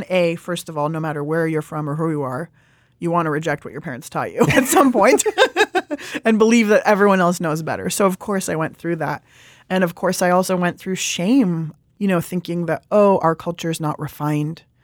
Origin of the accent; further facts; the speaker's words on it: California, United States; also born or lived in Italy; I am a Californian. I'm an Iranian.